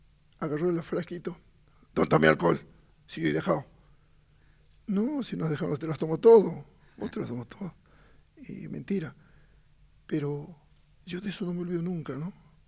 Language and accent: Spanish; Jujuy, Argentina; como buen colla